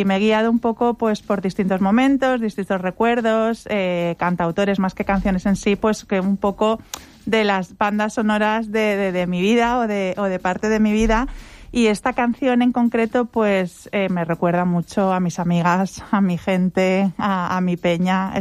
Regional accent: Benidorm, Valencian Community, Spain; No, nacida en Benidorm y vamos, llevo viviendo en Benidorm.

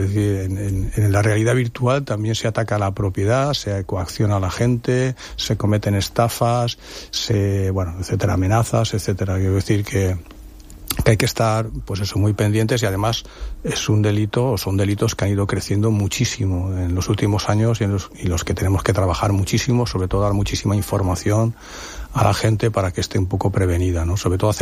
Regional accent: Novelda, Valencian Community, Spain; yo de hecho soy de Novelda, soy de aquí de la provincia.

